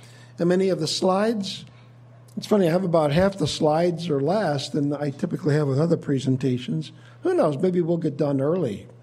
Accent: Fulton, Missouri, United States; from Fulton, Missouri.

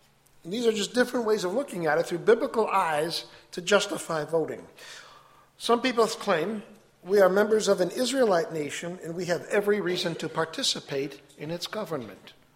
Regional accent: United States; Of course, I'm an American. I don't have a party affiliation.

